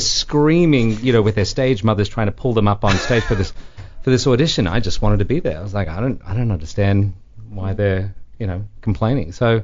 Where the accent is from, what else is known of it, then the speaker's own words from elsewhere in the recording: Cairns, Queensland, Australia; where I grew up in Cairns. So Cairns is a very small town, northeast Australia, on the Barrier Reef, which is beautiful